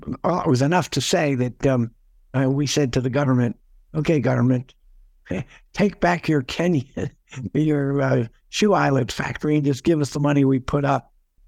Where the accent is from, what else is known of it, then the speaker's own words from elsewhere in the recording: Washington, District of Columbia, United States; I was involved in a diplomatic program in Washington, D.C., which is my hometown.